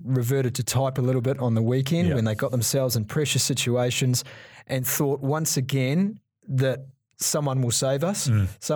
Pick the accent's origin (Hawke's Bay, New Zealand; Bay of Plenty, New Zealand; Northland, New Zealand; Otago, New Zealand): Northland, New Zealand; Waipu; You spent Easter weekend in my hometown, actually.